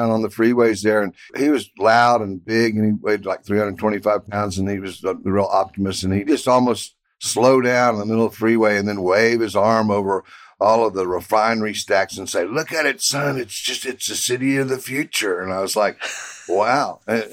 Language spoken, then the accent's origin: English; Houston, Texas, United States; So that was kind of a big part of the excitement about growing up in Houston.